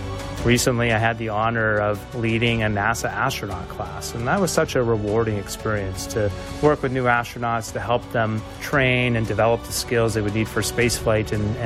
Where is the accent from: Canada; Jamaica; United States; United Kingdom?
Canada; as a Canadian